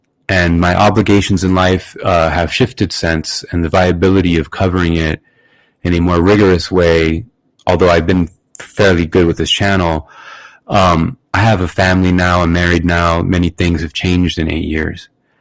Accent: United States; And even though Mueller found that there were no Americans who did any wrongdoing, and I am an American

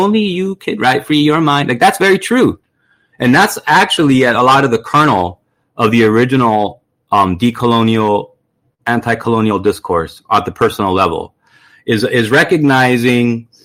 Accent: United States; I'm a mix of all kinds of things. I'm an American

